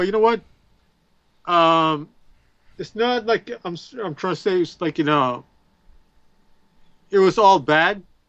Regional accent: India; I have to recognize I'm from India.

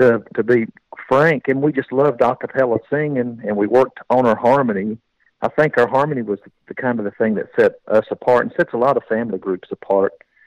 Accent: Kentucky, United States; because we're from Kentucky and we know what a bluegrass group is.

